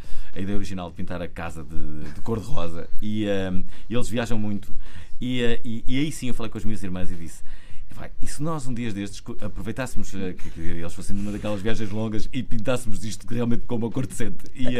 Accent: Mafamude, Porto, Portugal; born there; also born or lived in Gondomar; Portanto, eu nasci em Mafumudo, mas houve uma parte da minha vida em que eu estudei no Porto, muitos anos

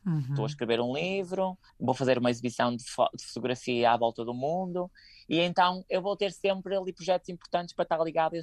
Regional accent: Portugal; nós somos portugueses

